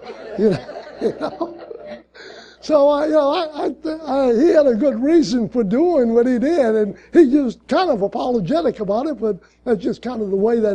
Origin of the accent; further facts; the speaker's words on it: New Orleans, Louisiana, United States; But no, I'm from the Ninth Ward. You know, most of my family grew up in a project. You know, we didn't have anything.